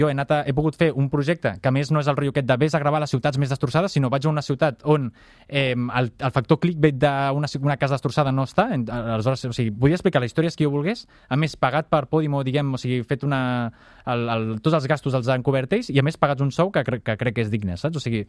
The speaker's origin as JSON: {"language": "Catalan", "town": "Barcelona", "region": "Catalonia", "country": "Spain", "said": "ja que soc de Barcelona, ja que estic parlant en castellà"}